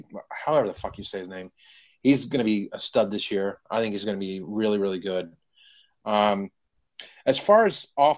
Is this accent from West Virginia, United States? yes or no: yes; West Virginia, United States; See, what people don't get with me and up here especially is that I'm from West Virginia originally.